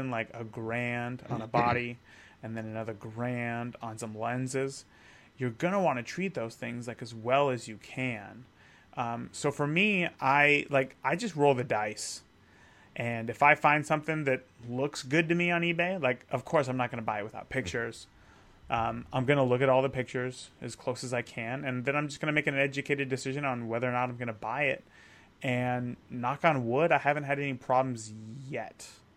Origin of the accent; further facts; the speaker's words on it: California, United States; growing up in California